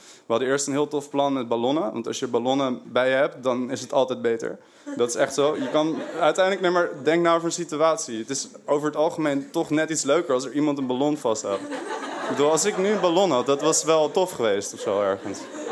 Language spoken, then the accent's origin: Dutch; Haarlem, North Holland, Netherlands; now in Amsterdam, Netherlands; ik was net nieuw in Amsterdam, ik had helemaal geen vrienden, want ik kom uit Haarlem, daar heb ik die R.